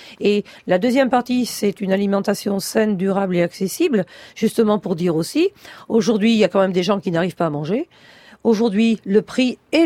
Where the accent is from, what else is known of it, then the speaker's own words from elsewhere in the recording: France; chez nous, en France